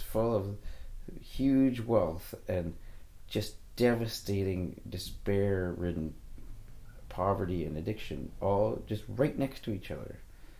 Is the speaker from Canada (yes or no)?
yes; Vancouver, British Columbia, Canada; born there; Yeah, I was born in Vancouver.